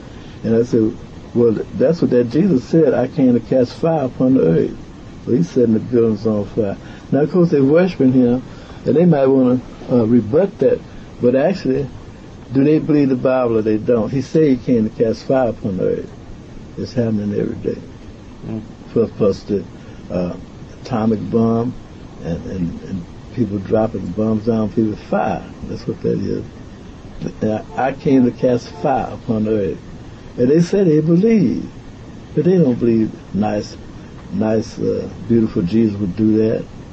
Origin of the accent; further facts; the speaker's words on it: Alabama, United States; I told him, you know, I'm from Alabama. I don't like what you're doing down here.